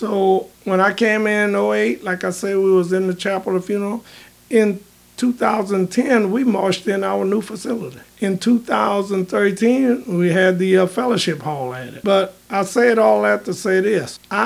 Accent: Slidell, Louisiana, United States; Brother Riles, this is my home. I was born and raised right here in Slidell.

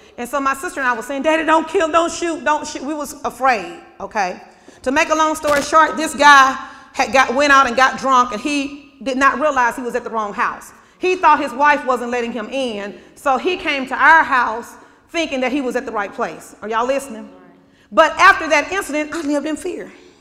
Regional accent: Mobile, Alabama, United States; I remember going downtown Mobile. We grew up in Alabama, and we would go to Mardi Gras

